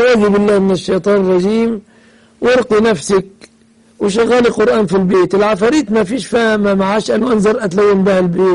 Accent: Egypt

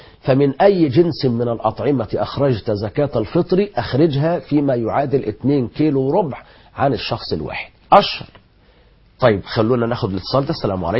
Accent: Egypt; لكن نحن نركز على الأصناف المتداولة التي تمثل أشهر أطعمتنا هنا في مصر، وهي الرز والمكرونة غالبا، والعدس والفول والفاصوليا

